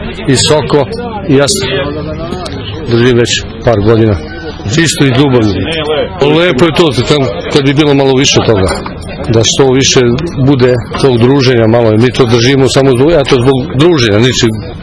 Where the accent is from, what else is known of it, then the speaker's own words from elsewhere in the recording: Korman, Šumadija, Serbia; Ja sam iz Kormana